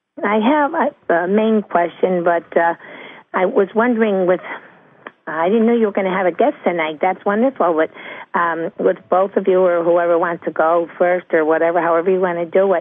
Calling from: Connecticut, United States; I'm calling from Connecticut.

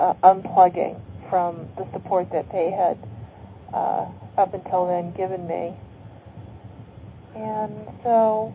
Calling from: Tucson, Arizona, United States

